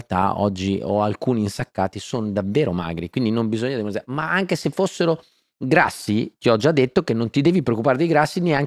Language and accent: Italian; Emilia-Romagna, Italy; io sono romagnolo, ragazzi